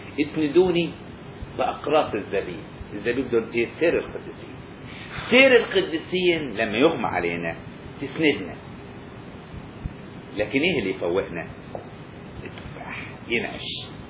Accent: Upper Egypt, Egypt; عندنا في الصعيد، الغني يأكل قمح والفقير يأكل ذرة.

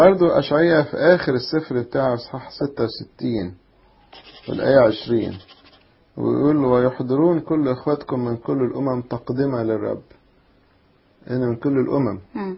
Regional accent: Upper Egypt, Egypt; احنا عندنا في الصعيد الجد يقول يا سيدي، وتيتا يقول لها ستي

